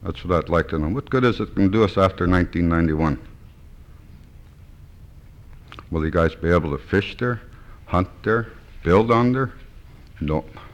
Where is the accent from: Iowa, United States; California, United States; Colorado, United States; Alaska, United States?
Alaska, United States; I was born and raised in Alaska. I'm a Sea Alaska shareholder.